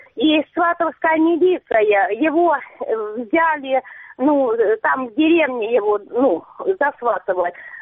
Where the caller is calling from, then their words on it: Sievierodonetsk, Luhansk Oblast, Ukraine; Добрый день, я с Северодонецка.